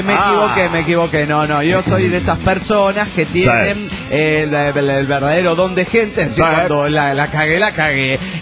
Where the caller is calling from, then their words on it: Guatemala; de Guatemala.